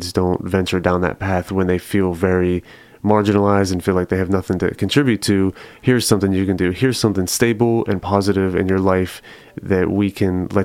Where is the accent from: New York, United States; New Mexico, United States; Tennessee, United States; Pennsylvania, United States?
Pennsylvania, United States; Originally, I'm from a small town near Pittsburgh, Pennsylvania. Mm-hmm. And so it was the projects, you know, Section 8 housing, and just a lot of bad influences and not a lot of good stuff happening.